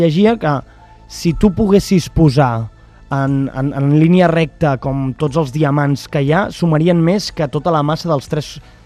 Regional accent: Sant Cugat del Vallès, Catalonia, Spain; Jo sóc de Sant Cugat

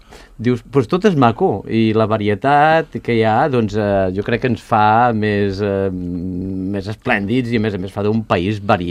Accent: Ponts, Catalonia, Spain; Jo fa 2 setmanes vaig estar a Pons, que és el meu poble

